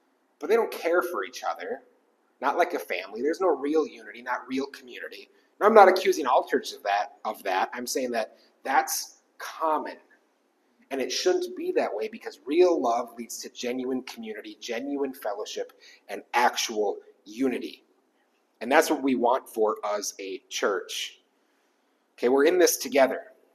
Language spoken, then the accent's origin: English; Wisconsin, United States; I'm from Wisconsin, which means if I'm going to use a sport analogy, I want to use American football.